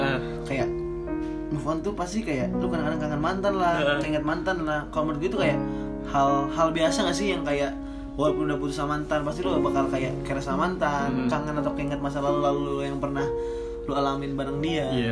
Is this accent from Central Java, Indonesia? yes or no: yes; Cilacap, Central Java, Indonesia; also born or lived in Bandung; Gue asal dari Cilacap.